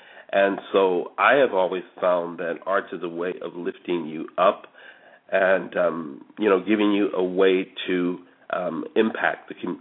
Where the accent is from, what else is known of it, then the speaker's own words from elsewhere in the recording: San Francisco, California, United States; I grew up here in San Francisco. My earliest memories are of Hunters Point.